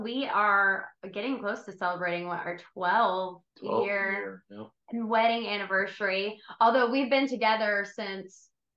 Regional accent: Panama City, Florida, United States; now in Crestview, United States; We're originally from Panama City. We were on staff at High Praise Panama City.

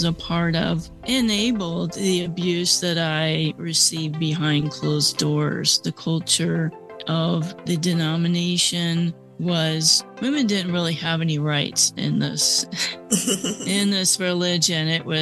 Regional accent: Phoenix, Arizona, United States; and you already know I'm from Phoenix, Arizona.

